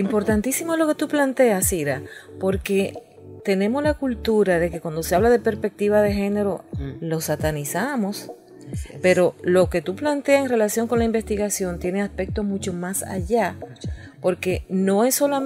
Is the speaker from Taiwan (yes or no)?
no; Dominican Republic; Nosotros como nación, como República Dominicana, tenemos obligaciones por todas partes para ser inclusivo